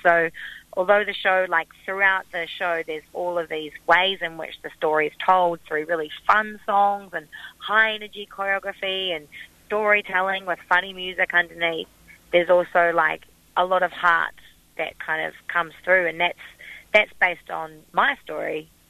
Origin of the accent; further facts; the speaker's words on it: Whanganui, Manawatū-Whanganui, New Zealand; also born or lived in Australia; I'm Kiwi. I grew up in Whanganui, and then I moved to Australia when I was 19 and lived there training in dance and musical theatre and established my career there. And then I came back for a little bit to escape COVID in 2020, 21